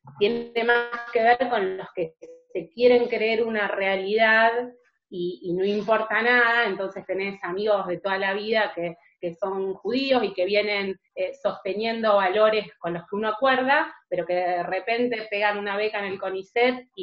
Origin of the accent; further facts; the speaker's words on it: Rosario, Santa Fe, Argentina; yo soy de Rosario. Soy en Rosario, la comunidad judía es más pequeña